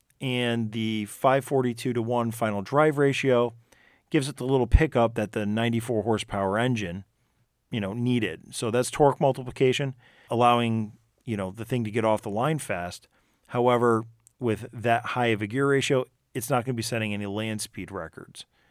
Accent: Northeast, United States; I'm from the Northeast and we do have some short tracks up here.

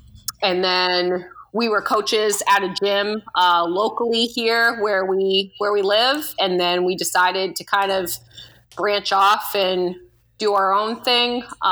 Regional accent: New Hampshire, United States; I born and raised in New Hampshire. I went to college in Maine. I'm 34 years old.

